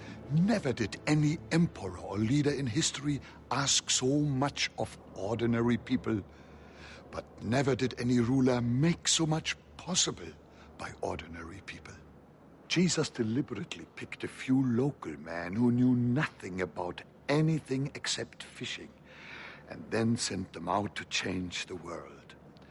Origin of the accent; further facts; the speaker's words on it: North Germany, Germany; You know, I grew up in North Germany at the mouth of the river Elbe. It is a tidal area.